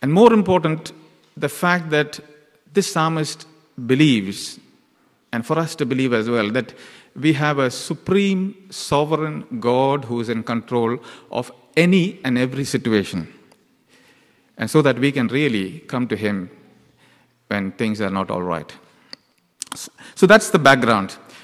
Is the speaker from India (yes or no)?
yes; India; I come from India, and I grew up there.